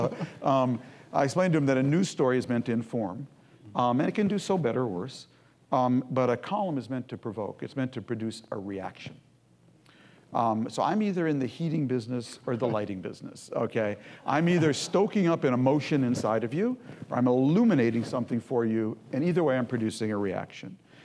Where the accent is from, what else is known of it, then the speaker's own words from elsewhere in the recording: St. Louis Park, Minnesota, United States; Because I grew up in Minnesota in the 50s and 60s in a time and a place when politics worked.